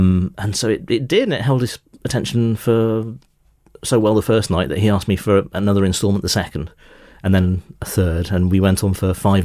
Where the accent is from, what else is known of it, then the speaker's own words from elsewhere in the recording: Newport, Wales, United Kingdom; So bits of Newport, where I grew up in South Wales